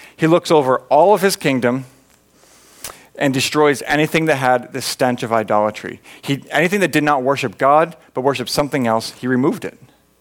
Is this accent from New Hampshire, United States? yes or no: yes; New Hampshire, United States; Like I grew up in New Hampshire. I grew up doing a lot of hiking.